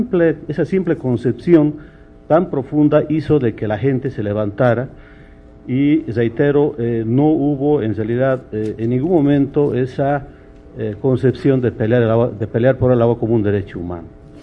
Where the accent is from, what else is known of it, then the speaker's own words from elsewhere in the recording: Cochabamba, Bolivia; Yo quiero iniciar diciendo que vengo de Cochabamba